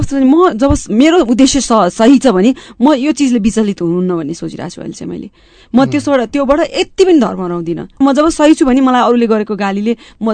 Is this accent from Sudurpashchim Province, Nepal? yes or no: no; Bagmati, Nepal; so अहिले पनि सिन्धुपाल्चोकमाथि डाँडा काँडामै हुर्किएँ म झन्डै 6-7 वर्ष नै झन्डै अब 2 वर्ष 2.5 वर्षदेखि झन्डै 10 वर्षको उमेरसम्म नै म त्यहाँ बसेँ